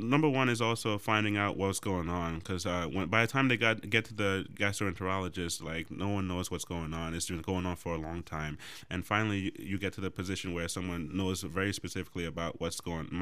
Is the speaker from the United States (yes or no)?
yes; New York, United States; Yeah, I'm from Long Island, but my parents actually moved 2 years ago down to Florida.